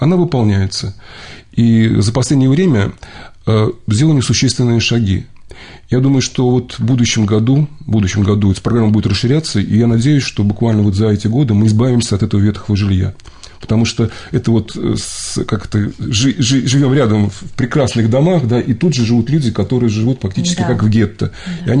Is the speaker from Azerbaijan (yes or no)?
no; Ramenskoye, Moscow Oblast, Russia; Мне как коренному раменцу очень приятно, что город развивается в правильном направлении